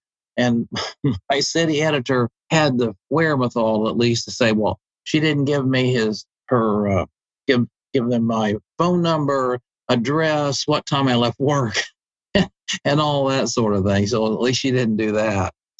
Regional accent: Midwest, United States; now in Florida, United States; Well, I grew up in the Midwest before we came to Florida.

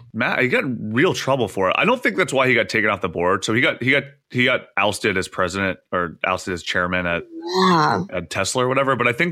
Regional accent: Canada; I love Canada. I mean, you guys know I'm Canadian, right?

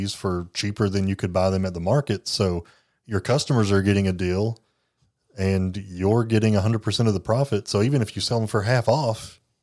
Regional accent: Jellico, Tennessee, United States; I grew up in Jellicoe, Tennessee.

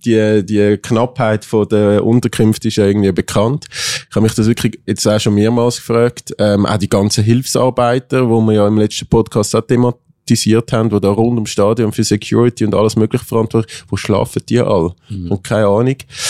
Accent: Switzerland; sonst sind wir Schweizer ja dann meistens mit der Nazi dabei und auch in dieser Bubble ein bisschen.

